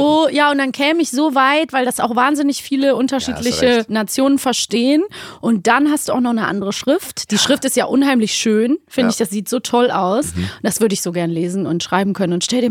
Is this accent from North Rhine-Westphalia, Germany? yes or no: yes; Cologne, North Rhine-Westphalia, Germany; Wir sind eine Kölsche Jungs.